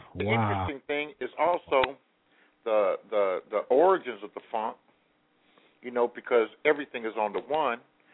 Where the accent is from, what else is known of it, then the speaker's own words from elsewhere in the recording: Los Angeles, California, United States; I am from Los Angeles, and there are